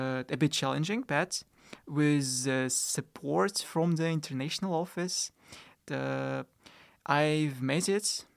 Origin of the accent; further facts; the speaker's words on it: Kazakhstan; English is a second language; I am 20 and I'm from Kazakhstan.